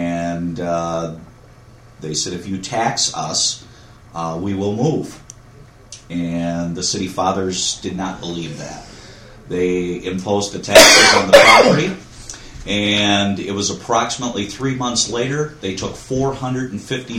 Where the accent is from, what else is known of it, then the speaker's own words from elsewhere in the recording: Escanaba, Michigan, United States; I was born in Escanaba, Michigan.